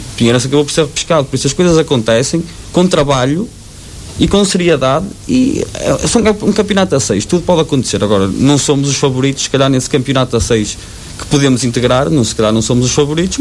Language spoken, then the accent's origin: Portuguese; Porto, Norte, Portugal; Eu sou do Porto, é um bocado injusto estar a falar sobre isso